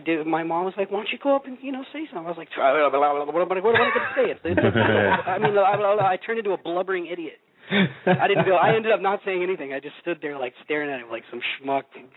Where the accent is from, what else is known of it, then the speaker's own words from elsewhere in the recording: Oklahoma, United States; I grew up in Oklahoma